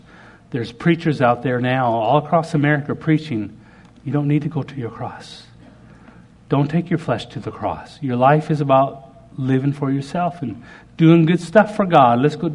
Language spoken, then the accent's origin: English; Canada; I'm a Canadian hockey player.